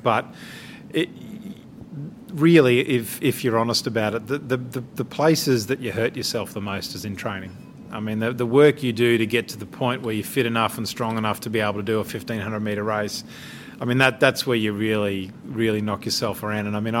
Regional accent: Australia; which as an Australian and as a member of the teams is the second most important thing you'll do after the Olympics.

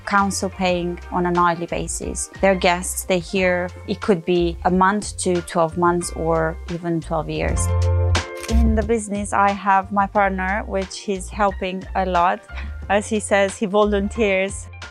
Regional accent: Romania; I grew up in Romania.

